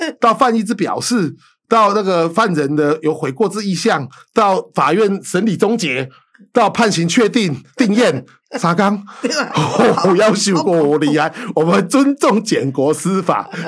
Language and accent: Chinese; Taiwan; 我们台湾人在柬埔寨旅行的时候，万一你掉护照